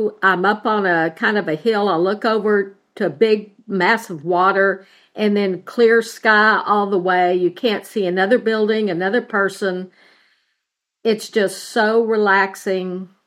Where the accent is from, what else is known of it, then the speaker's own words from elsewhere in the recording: Baytown, Texas, United States; Oh, no. I grew up in Baytown, Texas.